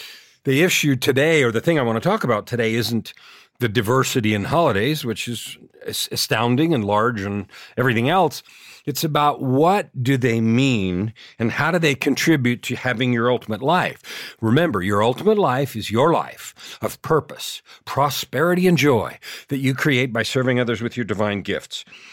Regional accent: United States; Now, I grew up in the United States

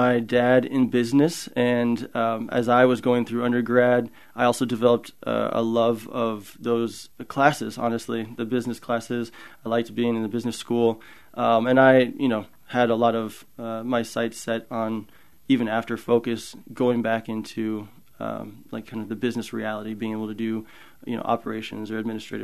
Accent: Kansas, United States; I'm from Kansas originally.

